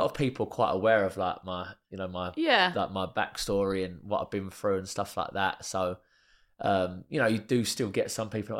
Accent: East of England, United Kingdom; I'm from Essex. And I am an Essex boy

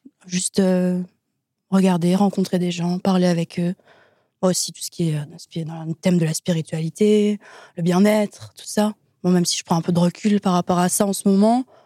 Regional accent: Strasbourg, Grand Est, France; J'ai 28 ans, je viens de Strasbourg, en Alsace

